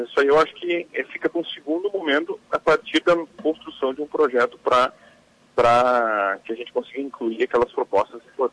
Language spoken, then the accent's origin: Portuguese; Rio Grande do Sul, Brazil; Mas eu, como gaúcho